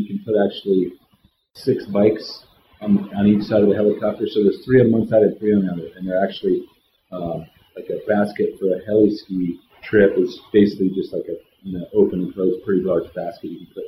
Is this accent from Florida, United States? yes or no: no; Montana, United States; now in Jackson, United States; I grew up skiing in Montana, and came to Jackson for some junior races in 1983, I think it was.